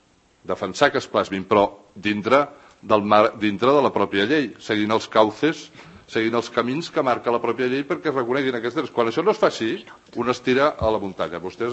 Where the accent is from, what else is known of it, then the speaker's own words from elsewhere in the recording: Catalonia, Spain; first language ca; jo també sóc català, de que jo estimo la meva terra igual o més que els que estaven allà donant-se la mà. En el sentit que jo vaig aprendre el català de la meva mare, com el meu avi, com el meu besavi, com el meu tataravi